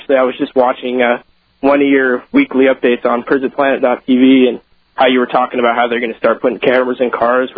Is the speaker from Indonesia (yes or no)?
no; Boise, Idaho, United States; Well, I'm from Boise